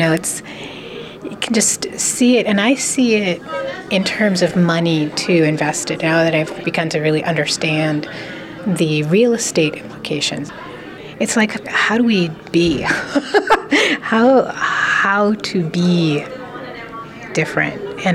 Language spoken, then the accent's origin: English; Milwaukee, Wisconsin, United States; I'm biracial. I was born here in Milwaukee in 1969, and my parents met at Marquette University. And I've spent my Milwaukee life crossing the color line.